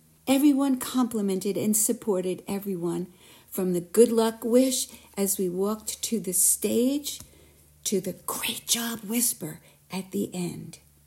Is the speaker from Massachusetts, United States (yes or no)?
yes; Amherst, Massachusetts, United States; from Amherst, and this is my story.